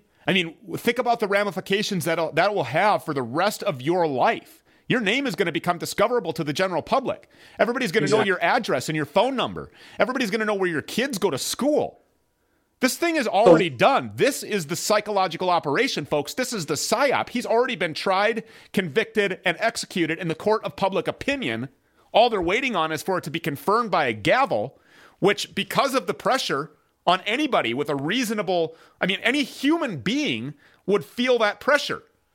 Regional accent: Minnesota, United States; including here in my home state of Minnesota.

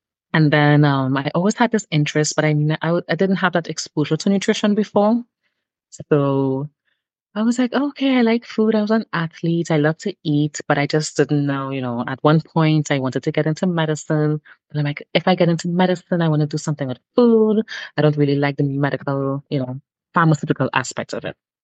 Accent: Trinidad & Tobago; Well, I am from Trinidad and Tobago, and I still reside in Trinidad and Tobago.

